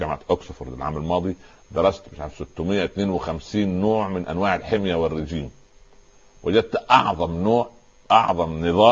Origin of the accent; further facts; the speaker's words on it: Upper Egypt, Egypt; عليها خزنه عندنا في الصعيد يعني غرفه داخل غرفه